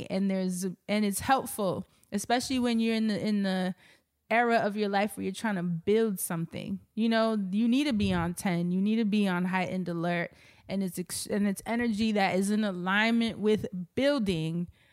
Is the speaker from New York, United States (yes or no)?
yes; New York, United States; born and raised in Harlem and moved to Brooklyn in my 30s. And I love New York.